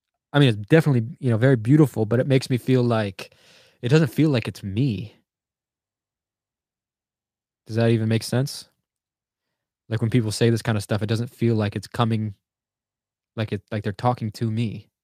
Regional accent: Detroit, Michigan, United States; I grew up in Detroit and I've had all these things I've gone through

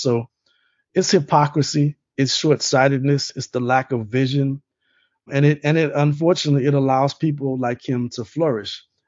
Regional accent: Louisiana, United States; And so, you know, I grew up in Louisiana. You can buy hard liquor from like a gas station, right?

